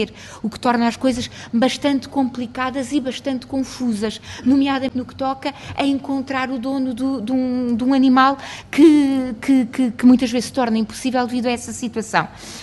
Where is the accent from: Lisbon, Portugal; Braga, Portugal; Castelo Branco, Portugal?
Castelo Branco, Portugal; Por exemplo, Castelo Branco, de onde eu sou proveniente